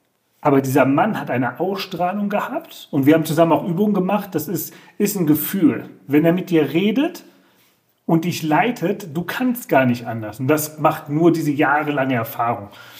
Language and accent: German; Solingen, North Rhine-Westphalia, Germany; ich bin 45 Jahre, ich komme aus Solingen